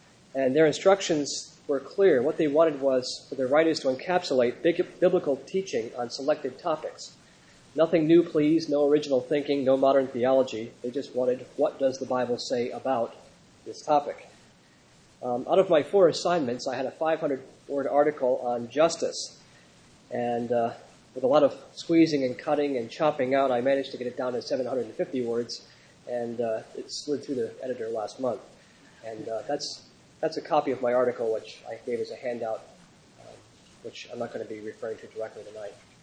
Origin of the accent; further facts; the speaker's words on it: United States; As an American, I have certain assumptions.